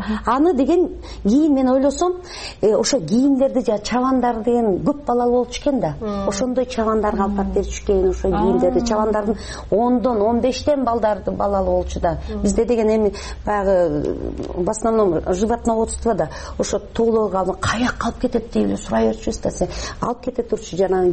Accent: Naryn, Naryn Region, Kyrgyzstan; мен нарында чоңойдум ошондо билесиздерби ушу биз деген совет доорунда мен кичинекей кыз болчумун бир 5-6 жашта

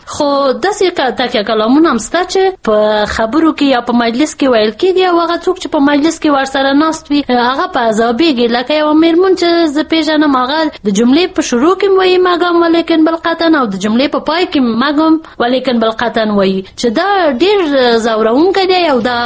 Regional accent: Logar, Afghanistan; زه د لوګر ولایت یم

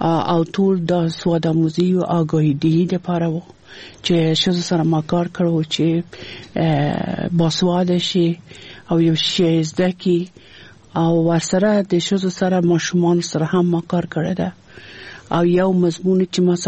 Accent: Afghanistan; زه یو افغان یم

